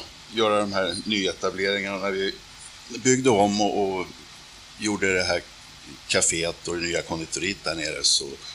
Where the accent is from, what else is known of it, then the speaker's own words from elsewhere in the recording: Stockholm, Stockholm County, Sweden; also born or lived in Kisa; jag är född i Kisa i Östergötland, så familjen kommer där från början. Men vi flyttade upp då till Stockholm 51 var det väl.